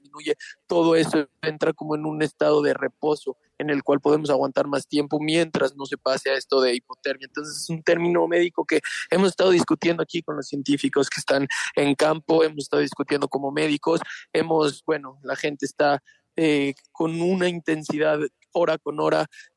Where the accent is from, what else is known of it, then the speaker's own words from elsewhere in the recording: Mexico; Somos un grupo de 14 mexicanos